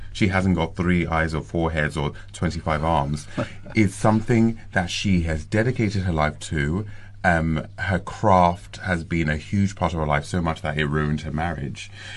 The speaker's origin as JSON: {"language": "English", "country": "Nigeria", "tie": "born or raised there", "said": "I grew up in Nigeria."}